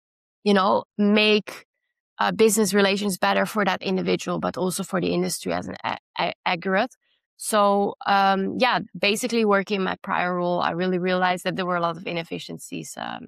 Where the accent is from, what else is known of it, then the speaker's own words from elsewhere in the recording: Netherlands; now in Italy; I am indeed myself from the Netherlands, but I live in Italy.